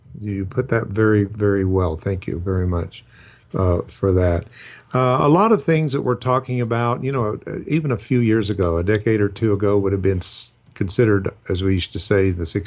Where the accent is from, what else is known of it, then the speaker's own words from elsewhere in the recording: Tulsa, Oklahoma, United States; You know, I was raised in Tulsa, Oklahoma, and I was drug around to all these tent revival healers